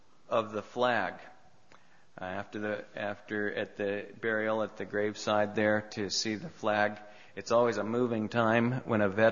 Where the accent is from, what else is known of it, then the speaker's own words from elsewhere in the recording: United States; those words that always grab my heart as an American and as one who is enjoying the benefits of freedom